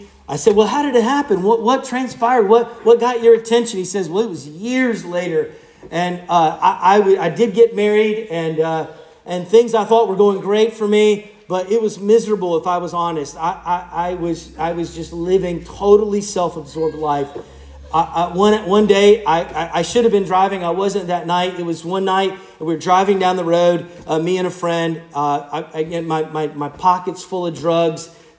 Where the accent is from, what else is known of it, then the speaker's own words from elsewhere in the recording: Asheville, North Carolina, United States; we were down in my hometown of Asheville. It was for my 30th high school reunion.